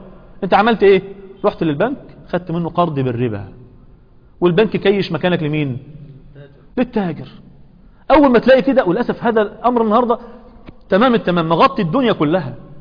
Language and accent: Arabic; Egypt; عندنا في مصر